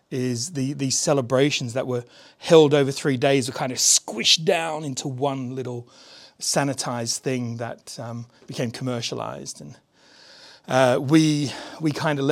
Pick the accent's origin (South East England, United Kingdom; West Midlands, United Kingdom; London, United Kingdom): South East England, United Kingdom; I was born on the Isle of Wight, and then we moved away, and then we came back, and we moved away and came back, and it's kind of been, and then I moved away, and then eventually came back with my family